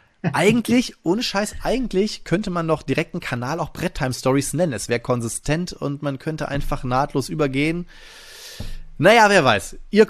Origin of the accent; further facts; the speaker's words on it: Friedrichshafen, Baden-Württemberg, Germany; born there; gleichzeitig in meinem Geburtsort da über die Spieldorf zu schlendern. Die haben ja auch so kleine Messehallen da in Friedrichshafen.